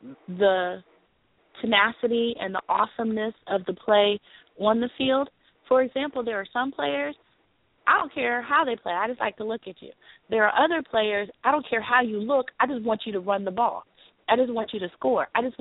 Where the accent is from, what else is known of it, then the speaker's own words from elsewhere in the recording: Washington, District of Columbia, United States; I grew up in the Washington, D.C. area, but everyone who listens to the show knows that I am a diehard Cowboys fan.